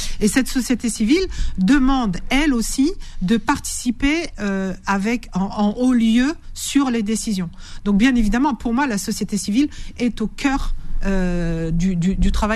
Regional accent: Aulnay-sous-Bois, Île-de-France, France; Moi, je viens d'Aulnay 3000 et je ne savais pas ce que c'était Erasmus.

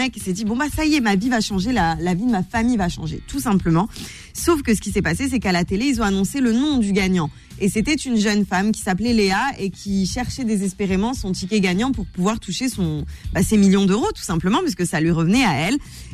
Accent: France; Moi, par exemple, je suis française

